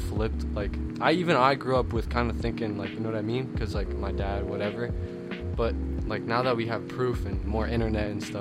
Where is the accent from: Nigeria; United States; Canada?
Canada; I'm glad I'm a Canadian, though.